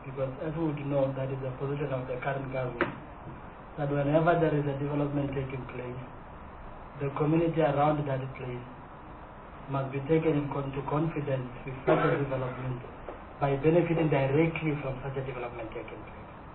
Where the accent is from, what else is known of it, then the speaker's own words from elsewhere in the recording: Free State, South Africa; Because originally, I'm a rural boy, like other members here. And originally, I come from the Free State, even though I came here with the housing ticket. So I still have soft spot for Free State.